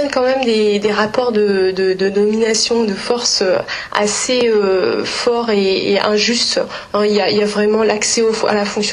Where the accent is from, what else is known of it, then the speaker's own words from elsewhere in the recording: France; Enfin moi, en tant que Française, j'arrive quasiment dans le bureau du ministre directement.